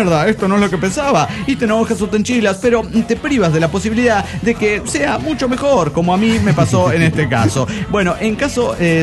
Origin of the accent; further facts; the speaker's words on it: Calchaquí, Argentina; de Calchaquí, Argentina.